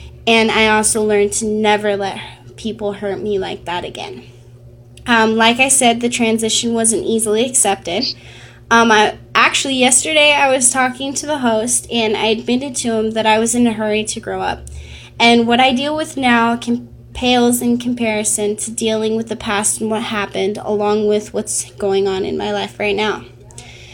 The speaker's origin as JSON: {"language": "English", "town": "Tucson", "region": "Arizona", "country": "United States", "tie": "born or raised there", "said": "Tucson is where I was born, so naturally I learned to love it. It's my hometown. I'm a native Tucsonian."}